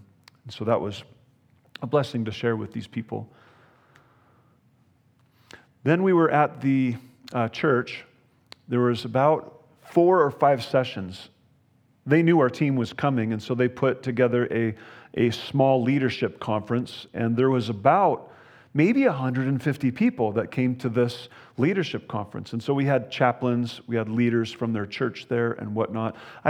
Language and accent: English; Montana, United States; It's probably because I was from Montana. I didn't need my hat on. I didn't need my gloves.